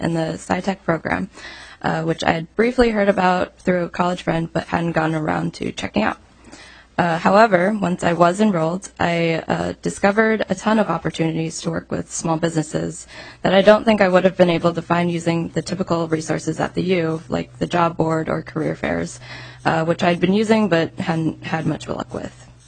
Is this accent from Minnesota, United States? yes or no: yes; Minnesota, United States; I was born and raised in Minnesota, and most of my family and friends are in the area